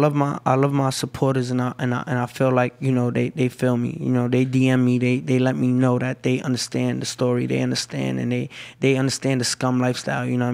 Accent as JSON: {"language": "English", "town": "Brooklyn", "region": "New York", "country": "United States", "tie": "born or raised there", "said": "Growing up in Bushwick is just, you know, regular street shit. Like, if you from New York, you already know how Brooklyn give it up."}